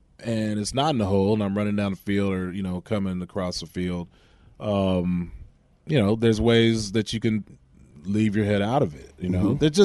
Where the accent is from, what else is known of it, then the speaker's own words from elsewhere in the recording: Berkeley, California, United States; You know, I'm from Berkeley, California